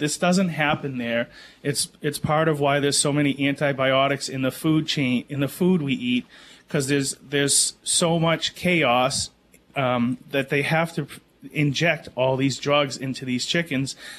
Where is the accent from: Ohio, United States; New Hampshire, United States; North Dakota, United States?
New Hampshire, United States; Manchester; I grew up on Second Street in Manchester